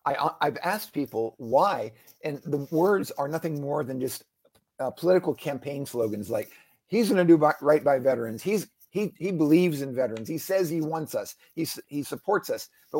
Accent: Virginia, United States; to include in my home state of Virginia

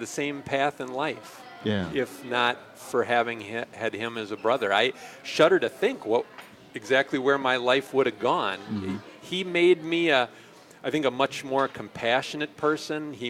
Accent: Curtis, Wisconsin, United States; also born or lived in Rock County; But I did most of my growing up in Clark County, about halfway between Eau Claire and Wausau, outside of a little town named Curtis, and went to Owen Withey High School.

